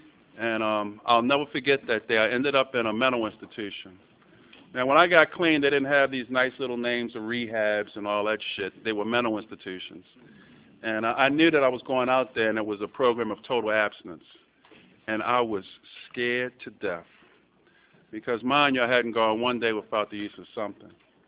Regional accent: Baltimore, Maryland, United States; I'm originally from Baltimore City. I was born and raised in Baltimore.

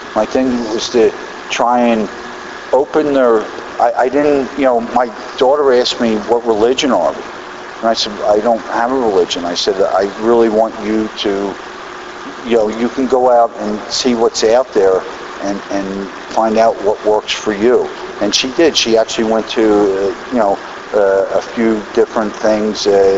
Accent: Pennsylvania, United States; my sponsor's in Philadelphia, because that's I'm from Bucks County.

